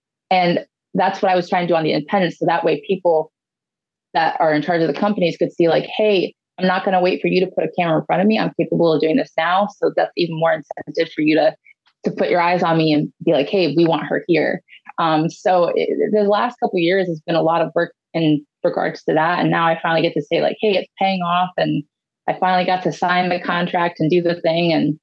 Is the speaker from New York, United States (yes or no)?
no; Ohio, United States; wrestle in my home state of Ohio against Britt Baker, which was really cool because my parents were in the audience.